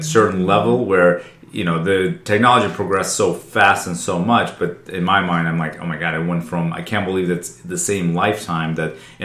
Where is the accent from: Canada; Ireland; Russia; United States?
Russia; also born or lived in Central Asia; I come from Russia